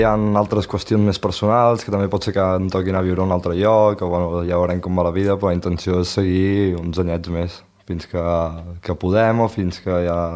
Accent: La Batllòria, Catalonia, Spain; tenim un parc natural aquí al peu de la Batllòria que és molt maco

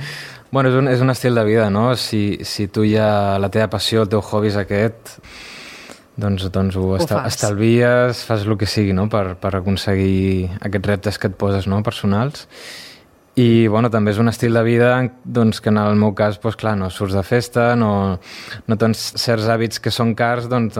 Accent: Catalonia, Spain; now in Montseny, Spain; jo no sóc d'aquí, sóc del Garraf, i fa un any i mig que vaig anar a viure al poble de Montseny.

